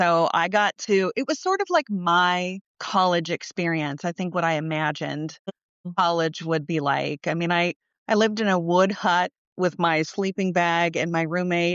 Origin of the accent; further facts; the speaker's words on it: Pittsburgh, Pennsylvania, United States; I got exposure to hiking and being outdoors, and I totally was not into that when I grew up in Pittsburgh.